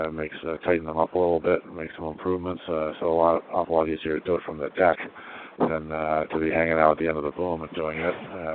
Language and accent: English; United States; Just to thank the French for this race, and honor to be in it as an American. Only the 3rd American in it.